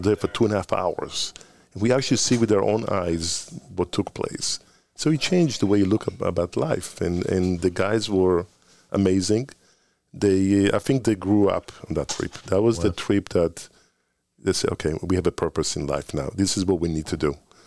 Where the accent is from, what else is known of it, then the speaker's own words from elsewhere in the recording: Israel; Tal Brody and Mickey Berkovich, who are my idols growing up in Israel